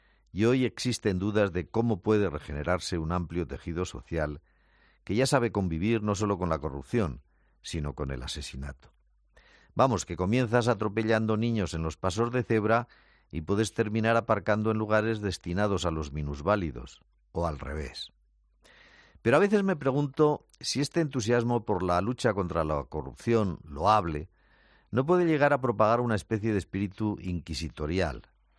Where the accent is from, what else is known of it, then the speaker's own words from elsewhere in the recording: Spain; se olvidó que somos el país de Torquemada y que aquí levantas un poco de tierra y sale un inquisidor